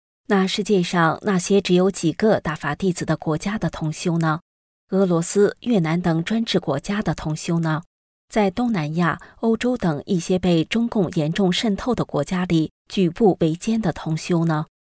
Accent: United States; moved away as an adult; now in Australia; 因为我是从美国来到澳洲

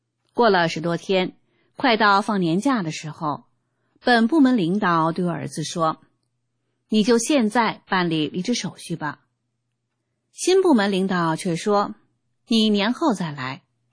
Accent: China; 中国不好，可我就是中国人，那我就建设中国吧

